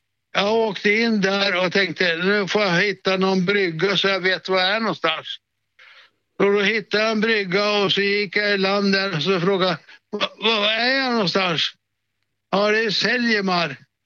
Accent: Norrland, Sweden; som norrlänning så måste man ju sköta sig själv.

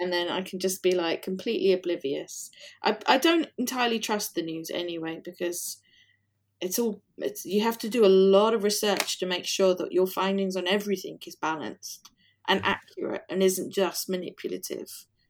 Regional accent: London, United Kingdom; I'm a Londoner, mate.

